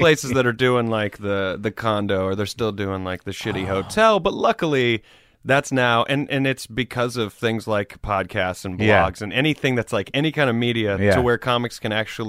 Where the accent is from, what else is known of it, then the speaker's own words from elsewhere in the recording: Greenville, South Carolina, United States; Greenville, South Carolina.